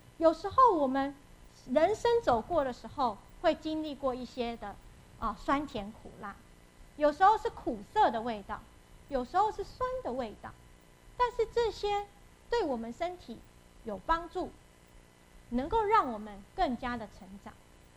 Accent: China; 我们中国人很相信这个食补嘛

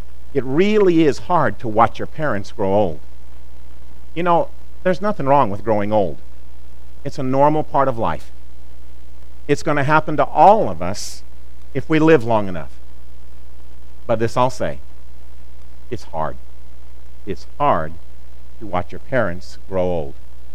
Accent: Columbia, Missouri, United States; We grew up in Columbia, Missouri. That's where Mom still lived at the time.

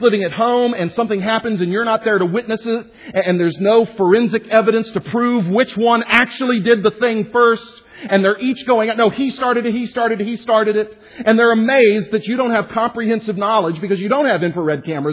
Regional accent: Houston, Texas, United States; Now, I'm from Houston, Texas. We had a fig tree in our backyard.

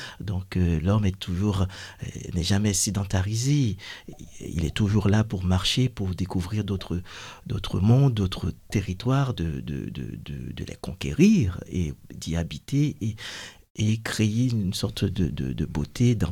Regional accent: Haiti; born there; moved away; sachant que j'ai quitté Haïti en 2011. Et après le tremblement de terre, donc je suis jamais retourné malheureusement.

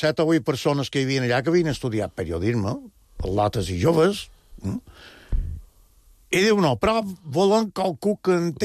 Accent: Sa Pobla, Balearic Islands, Spain; Nosaltres, jo soc de la Pobla

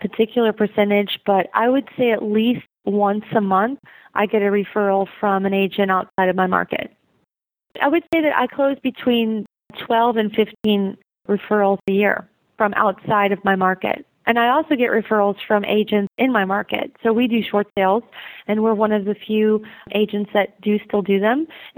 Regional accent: Memphis, Tennessee, United States; And so they knew that I was … from Memphis. And so each time they needed to send a referral to anywhere, they knew that I was a Memphis girl.

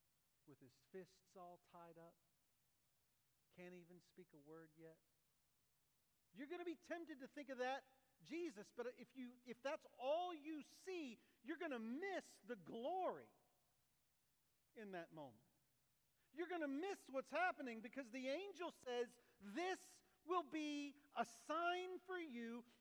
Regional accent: Texas, United States; Home by home, I simply mean where I grew up in East Texas.

